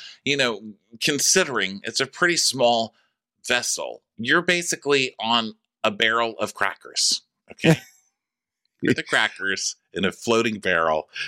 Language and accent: English; the South, United States; But I'm from the South. So to me, it's not, you know, it's not crazy to ask for grits for me